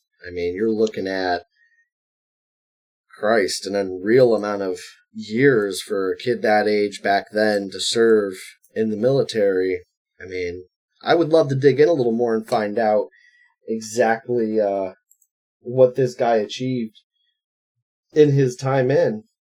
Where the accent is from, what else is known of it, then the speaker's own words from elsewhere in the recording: Ohio, United States; I'm from Ohio, everyone, for people who don't care